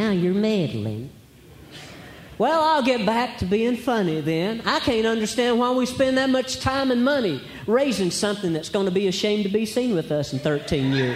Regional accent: Alabama, United States; I'm from Alabama originally, and I kind of watch people in the news, and I listen to names.

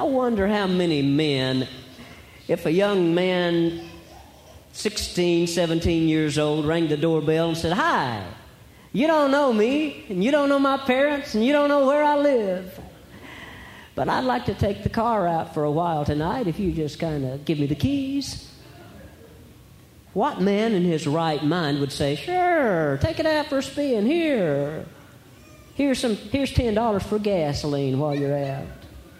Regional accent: Alabama, United States; I'm from Alabama originally, and I kind of watch people in the news, and I listen to names.

